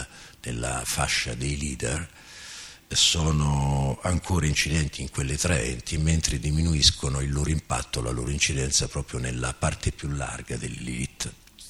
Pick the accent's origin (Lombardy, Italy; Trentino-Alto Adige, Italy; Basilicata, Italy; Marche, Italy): Marche, Italy; Ancona; io vengo da Ancona, quindi da una scuola accademica molto artigianale, meticolosa ma molto artigianale